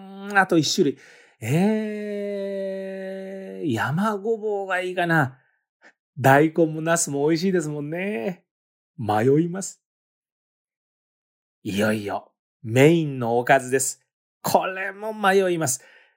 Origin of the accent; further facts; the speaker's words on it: Nagano, Japan; 長野県出身なので、信州産でお願いします。